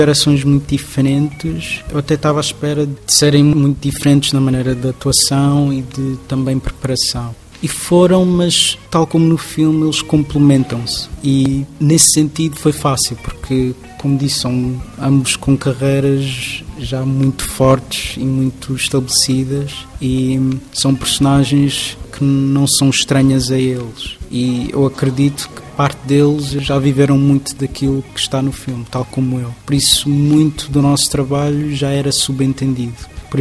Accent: Portugal; Eu sou português, eu nasci cá, mas também sou guineense e também sou cabo-verdiano. E sou essas duas coisas totalmente. Às vezes um dia sou mais português, outros dias eu falo muito crioulo

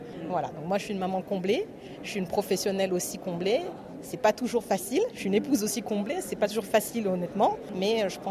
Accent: Senegal; moved away as an adult; now in Casablanca, Morocco; j'ai grandi au Sénégal, je suis venue en France pour faire ma classe prépa et après j'ai intégré HEC, donc j'y ai passé 4 ans

